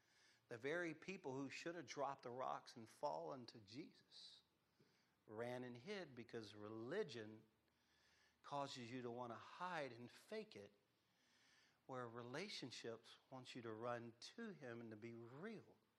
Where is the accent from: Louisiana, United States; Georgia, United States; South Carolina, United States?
Louisiana, United States; Probably my cousin. I'm a Cajun.